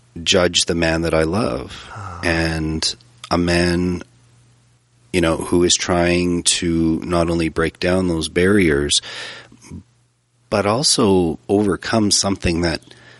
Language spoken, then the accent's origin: English; Alberta, Canada; I grew up in southern Alberta.